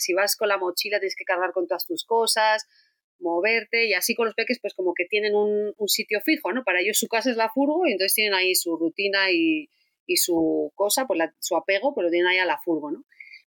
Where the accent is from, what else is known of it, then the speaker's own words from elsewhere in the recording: Community of Madrid, Spain; No volvimos a Madrid, nosotros somos de Madrid, de la Sierra de Madrid